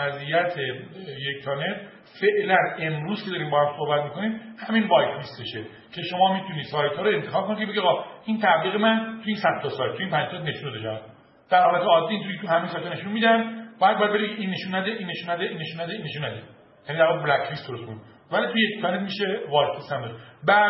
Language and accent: Persian; Iran; چون ما ایرانی هستیم و فعلا تحریمیم،